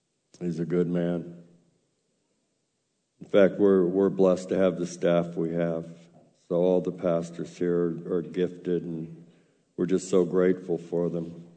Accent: California, United States; also born or lived in Macon, Georgia; I was born in Macon, Georgia. I'm a southerner, but we're Jewish. Grew up in a Jewish home. We later moved to California, and I went to Hebrew school at Temple Beth Shalom in Santa Ana.

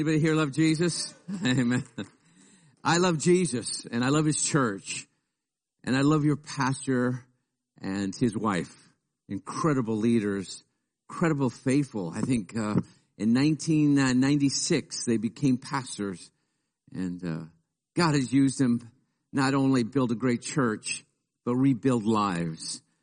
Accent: Pacoima, California, United States; Now, you have to be from Pacoima to tell that story. And I am from Pacoima. And there my grandparents, who my grandpa who came from Mexico, found Christ in a tent crusade.

